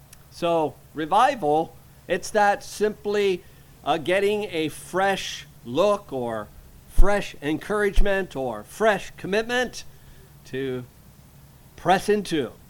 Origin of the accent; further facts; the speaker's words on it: Bethel, Pennsylvania, United States; from Bethel, Pennsylvania.